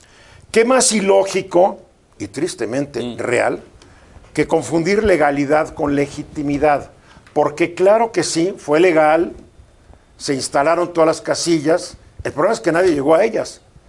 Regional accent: Mexico; como los mexicanos hemos tenido que sufrir un poder judicial corrupto

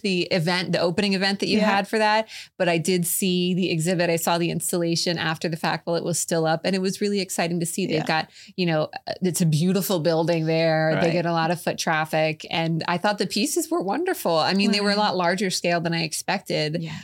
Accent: Palm Beach Gardens, Florida, United States; I mean, I grew up in Palm Beach Gardens. I lived in West Palm Beach for a decade

